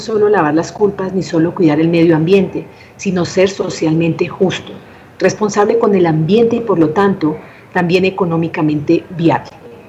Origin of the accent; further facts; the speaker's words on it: Colombia; ¿Cuál es la reflexión que nos queda a nosotros como colombianos?